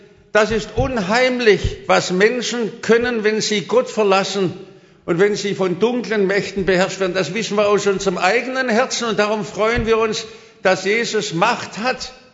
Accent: Stuttgart, Baden-Württemberg, Germany; Ich bin ja in Stuttgart aufgewachsen, in den Bombennächten.

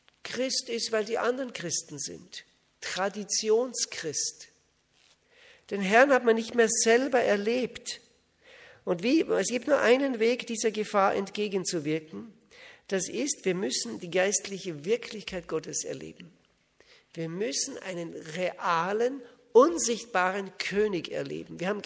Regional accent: Austria; bei uns in Österreich, wo ich aufgewachsen bin, da waren wir die erste Generation. Das heißt, unsere Eltern waren nicht gläubig. Wir kamen direkt zum Glauben

